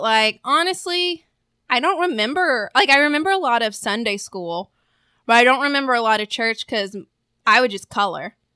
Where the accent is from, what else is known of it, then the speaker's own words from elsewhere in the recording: the South, United States; Well, I'm from the South, but I was raised Methodist